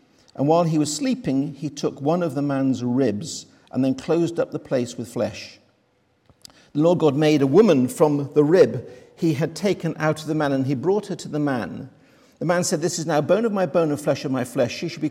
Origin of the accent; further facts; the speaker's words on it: Netherlands; as a child growing up in Holland, living in a seamen's club